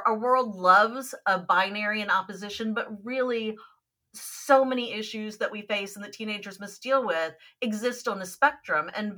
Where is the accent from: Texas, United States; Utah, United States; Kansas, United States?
Kansas, United States; The first was that I grew up in Kansas, and like a lot of kids from that state